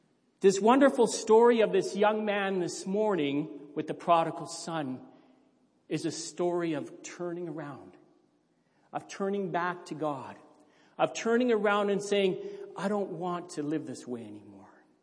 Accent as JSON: {"language": "English", "town": "Thunder Bay", "region": "Ontario", "country": "Canada", "tie": "born or raised there", "said": "And he moved out west, and I grew up in Thunder Bay."}